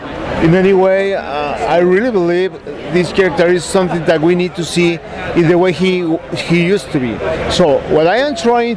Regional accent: Mexico; English is a second language; moved away; I am coming from Mexico, you know, a place with tropical weather.

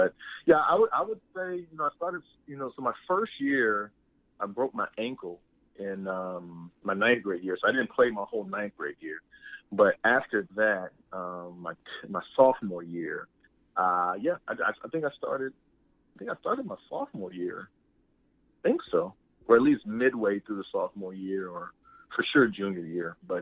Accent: Georgia, United States; growing up in Georgia, you just heard that name, the Bailey family

